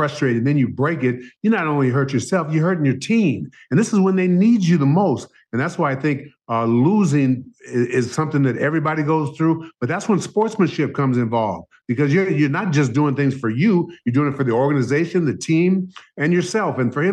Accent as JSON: {"language": "English", "town": "San Antonio", "region": "Texas", "country": "United States", "tie": "born or raised there", "said": "I grew up in San Antonio, Texas, and my dad had season tickets to the Spurs."}